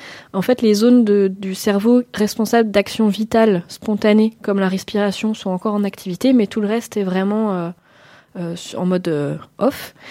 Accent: Occitanie, France; dans des cavités qui sont nombreuses chez nous en Lozère.

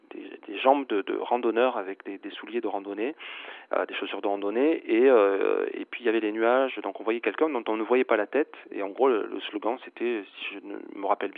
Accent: Marvejols, Occitanie, France; born there; Oui, je suis né en Lozère, et d'ailleurs le 18 mai 65, figurez-vous qu'il neigeait à Marvejols, donc je suis un pur produit lozérien et très fier de l'être.

